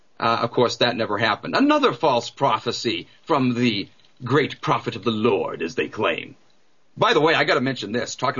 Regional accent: New England, United States; accent: New England; There I go with my New England accent, putting R's where they don't belong and dropping them where they do.

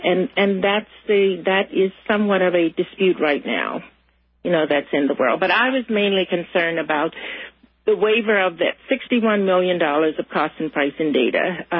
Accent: Louisiana, United States; I'm from Louisiana, so it's really a concern of mine

